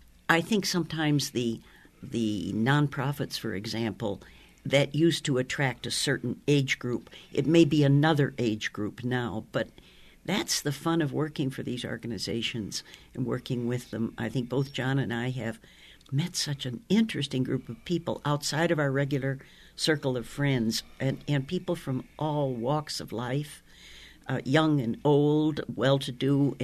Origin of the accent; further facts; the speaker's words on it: Madison, Wisconsin, United States; now in Missoula, United States; I was born and brought up in Madison, Wisconsin, a university town, lovely town.